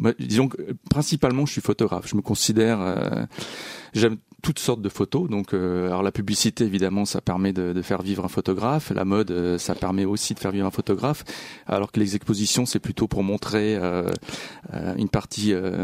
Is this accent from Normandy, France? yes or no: no; Hauts-de-France, France; Voilà, c'est on va dire, je suis un ch'ti. C'est typiquement la région ch'timi.